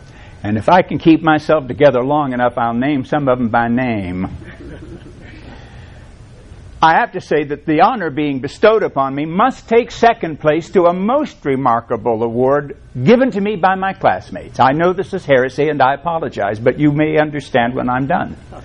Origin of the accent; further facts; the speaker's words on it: Dunlap, Kentucky, United States; I was raised in Pike County, Kentucky, as far east as you can go before you hit Virginia.